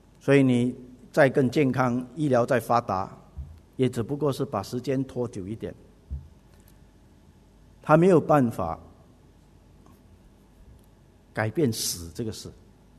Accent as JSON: {"language": "Chinese", "region": "Fujian", "country": "China", "accent": "Fujianese", "said": "我们福建话说轻跳跳"}